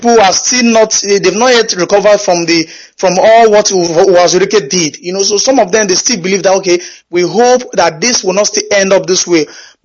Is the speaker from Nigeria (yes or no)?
yes; Nigeria; now in Erlangen, Germany; I'm originally from Osaka, Biafra land. I'm calling from Erlangen, Germany.